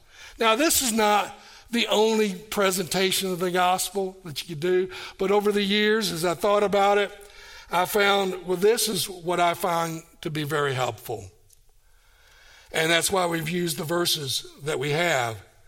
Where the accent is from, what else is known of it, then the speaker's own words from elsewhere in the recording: Kingsport, Tennessee, United States; And she's in Kingsport, Tennessee, going to church that's my hometown.